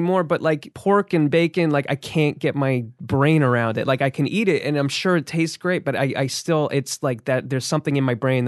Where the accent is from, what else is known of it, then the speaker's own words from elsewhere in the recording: New Jersey, United States; I grew up in New Jersey